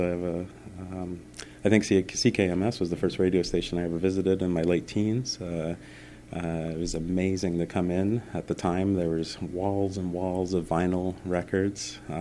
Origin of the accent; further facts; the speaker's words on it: Elmira, Ontario, Canada; now in Guelph, Canada; I'm from the area. I grew up in Elmira and used to hang out in KW a lot when I was a teenager in my 20s. I currently live in Guelph